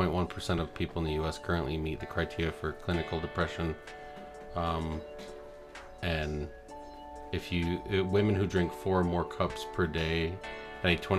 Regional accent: Michigan, United States; I'm from Michigan, so mostly kept me warm

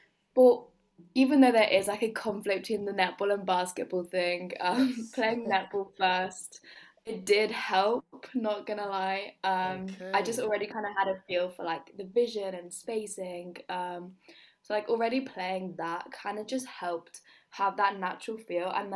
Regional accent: Exeter, South West England, United Kingdom; So for me, basketball, growing up in Exeter, like basketball really wasn't a thing.

